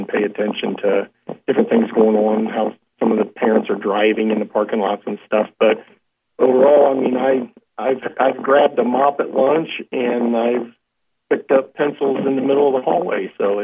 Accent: Willshire, Ohio, United States; Well, I grew up in Wilshire, Ohio, graduated Parkway in 89, went off to the service, came back, went to the Apollo Police Academy

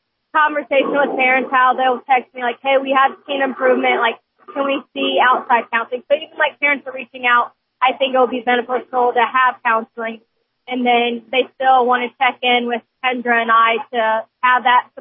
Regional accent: Lima, Ohio, United States; so I came from Lima, and I went to Lima Central Catholic for high school, and then I went to OSU Lima for college for social work.

